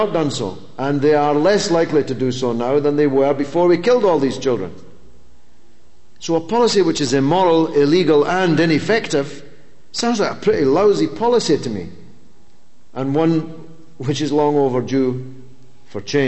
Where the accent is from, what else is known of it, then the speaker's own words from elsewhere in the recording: Scotland, United Kingdom; Britain, I should say, as a Scotsman.